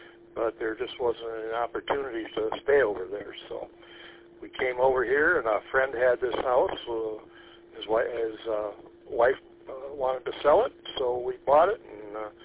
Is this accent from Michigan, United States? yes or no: yes; Alpena, Michigan, United States; now in Beulah, United States; Well, I live in beautiful downtown Beulah, and we have been here almost 40 years. I'm from Alpena originally